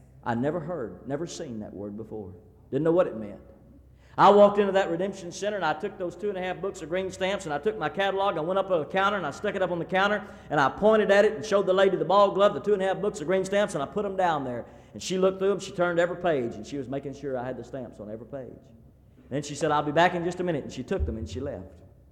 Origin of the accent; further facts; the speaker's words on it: Fort Worth, Texas, United States; I grew up in Fort Worth, Texas.